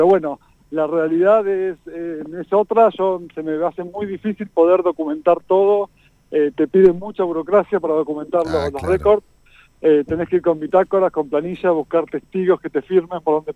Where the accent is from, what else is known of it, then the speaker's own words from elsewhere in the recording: Buenos Aires, Argentina; born there; moved away as an adult; En Buenos Aires, en Capital.